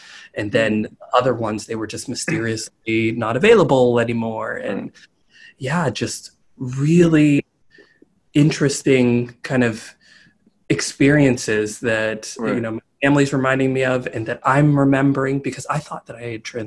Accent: Pittsburgh, Pennsylvania, United States; I grew up in Pittsburgh, Pennsylvania. Yeah. Gotcha. And all the suburbs of Pittsburgh, Pennsylvania.

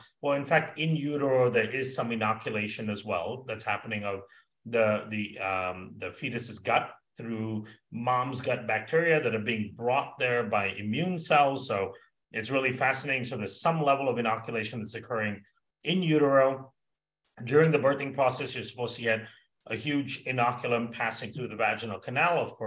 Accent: Malaysia; also born or lived in Singapore; I know I grew up in Malaysia and Singapore for part of my life

